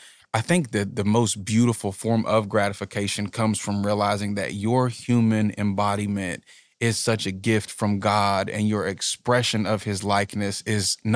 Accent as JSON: {"language": "English", "region": "West Virginia", "country": "United States", "tie": "born or raised there", "said": "Yes, I'm from Logan County, West Virginia. And I just grew up seeing a lot of poverty."}